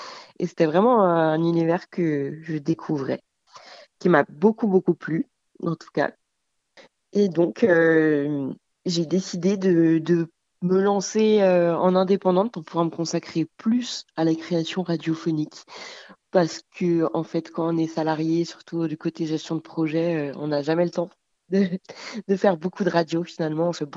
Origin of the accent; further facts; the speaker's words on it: Provence-Alpes-Côte d'Azur, France; Alors donc moi je suis originaire du Var, j'ai travaillé à Mulhouse